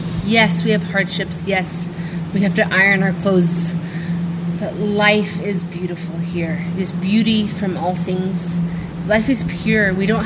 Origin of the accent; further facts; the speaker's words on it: United States; Especially me being an American, there's a lot of misconception.